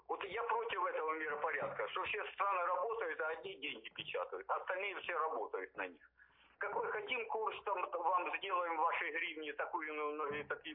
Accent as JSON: {"language": "Russian", "town": "Kharkiv", "region": "Kharkiv Oblast", "country": "Ukraine", "tie": "born there", "said": "Родился в Харькове вообще-то."}